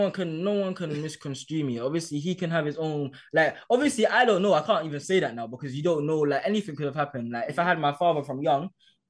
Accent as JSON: {"language": "English", "town": "Hackney", "region": "London", "country": "United Kingdom", "tie": "born or raised there", "said": "I grew up in Hackney, I grew up in a hood, essentially"}